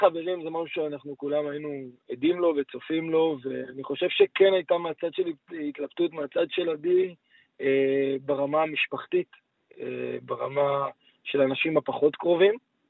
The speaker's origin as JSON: {"language": "Hebrew", "town": "Lod", "region": "Central District", "country": "Israel", "tie": "born or raised there", "said": "גדלנו באותה עיר, בלוד, אני ואדיאל"}